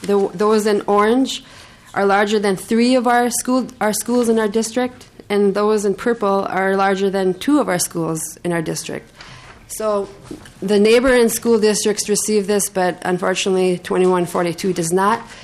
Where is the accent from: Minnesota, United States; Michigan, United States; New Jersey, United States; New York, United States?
Minnesota, United States; I live in the woods. I grew up on the Boy's Fort Reservation. My dad is an avid hunter, so he gave me the facts.